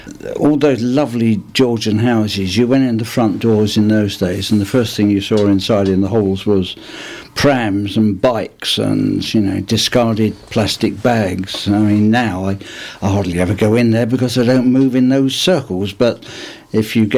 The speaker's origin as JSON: {"language": "English", "region": "London", "country": "United Kingdom", "tie": "born or raised there", "moved": "as an adult", "lives_now": "Bristol, United Kingdom", "said": "I grew up in London, but I came to Bristol in pursuit of a girl. And she lasted 6 months, but Bristol's lasted 50 years"}